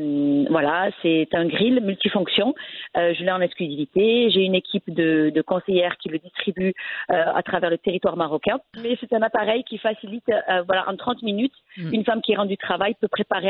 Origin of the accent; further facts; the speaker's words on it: France; moi je suis née en France. Donc j'ai grandi en France, je suis fille d'ouvrier, manœuvre qui est venue en France pour travailler pour sa famille.